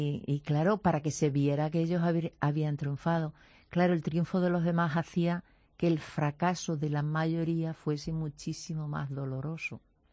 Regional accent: Extremadura, Spain; Yo que soy extremeña, me ha costado.

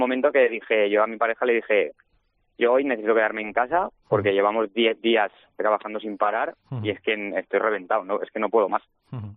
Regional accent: Picanya, Valencian Community, Spain; now in Paiporta, Spain; Yo soy de Picaña, pero bueno, ahora estoy viviendo en Paiporta. Mis padres sí que viven en Picaña

